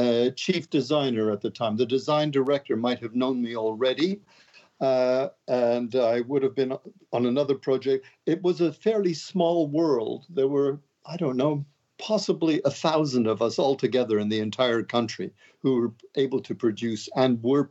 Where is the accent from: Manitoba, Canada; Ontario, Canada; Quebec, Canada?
Quebec, Canada; Montreal; after university at McGill in Montreal. So I'm from Montreal. I'm a Montreal boy.